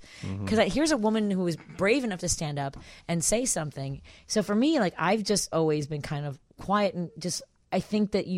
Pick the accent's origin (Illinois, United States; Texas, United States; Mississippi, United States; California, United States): Illinois, United States; Chicago; I mean, I'm such a Chicagoan where I think that everything isn't what it seems anyway.